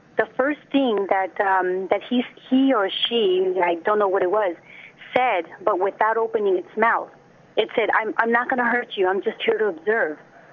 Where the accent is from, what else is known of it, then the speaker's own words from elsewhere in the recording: Mexico; Well, we were born and raised in Mexico, and you know, we come from a middle class family.